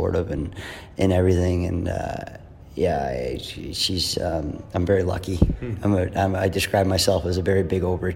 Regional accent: Edmonton, Alberta, Canada; I grew up watching in Edmonton.

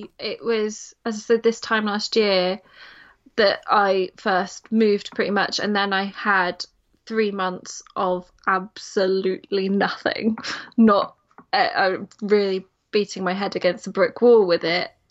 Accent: England, United Kingdom; now in Wales; because we're English, and actually the area we live in is very much first language Welsh

